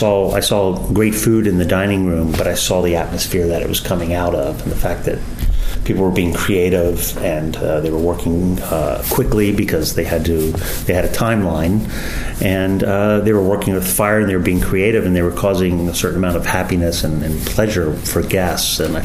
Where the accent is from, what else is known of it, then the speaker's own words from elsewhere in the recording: New Orleans, Louisiana, United States; also born or lived in Philadelphia; No, I grew up in New Orleans. I went to school, not originally. I was born in Philadelphia. But I traveled a lot in the Deep South.